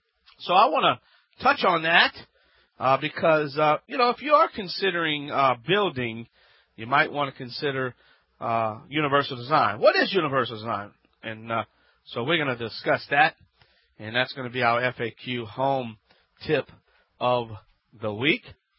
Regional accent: Louisiana, United States; from the Bayou Land.

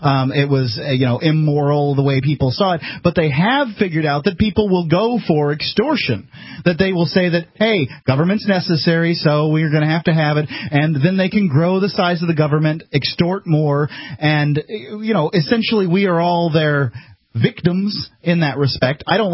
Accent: Florida, United States; No, I'm from the Yankee occupied area of Florida within the 20 mile zone of the coastline.

